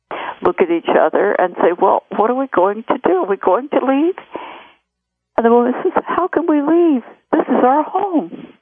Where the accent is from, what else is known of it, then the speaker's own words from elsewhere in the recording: the Ozarks, United States; I come from the Ozark Mountains, where we didn't have this opportunity.